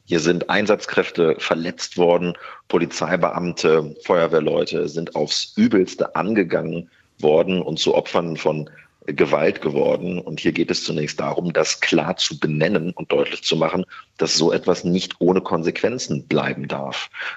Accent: Lower Saxony, Germany; Ich komme ja aus Niedersachsen, in Göttingen, in Lüneburg, in Goslar, in anderen großen Städten.

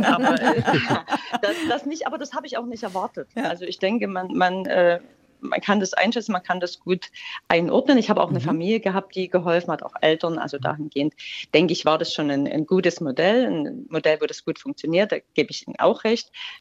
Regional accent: eastern Germany, Germany; Wie gesagt, ich komme ja aus dem Osten und da war das ja schon üblich, dass man sehr zeitig Kinder bekommt.

